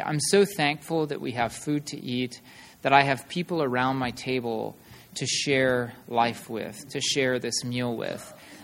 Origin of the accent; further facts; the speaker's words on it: Pinetop-Lakeside, Arizona, United States; I grew up in Pine Top Lakeside, which is right next to a Native American reservation.